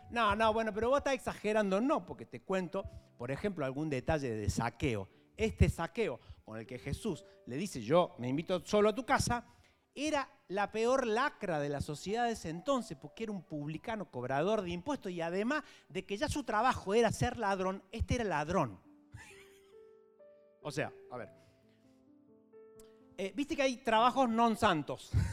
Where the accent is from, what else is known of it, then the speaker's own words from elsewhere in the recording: Villa Allende, Córdoba, Argentina; nosotros, los villeros de Villa Allende, porque somos de Villa Allende